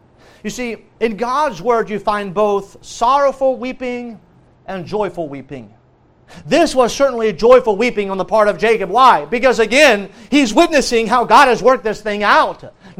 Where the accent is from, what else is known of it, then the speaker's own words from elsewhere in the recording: France; By the way, I grew up in France. They did that in France.